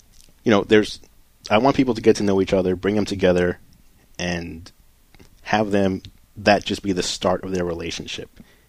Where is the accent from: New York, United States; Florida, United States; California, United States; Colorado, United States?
New York, United States; I mean, I'm from New York, mm-hmm. so I know a lot of people there